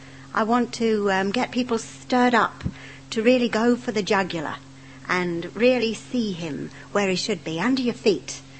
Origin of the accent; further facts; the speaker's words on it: London, United Kingdom; I come from the East End of London. So I'm a terrible mix.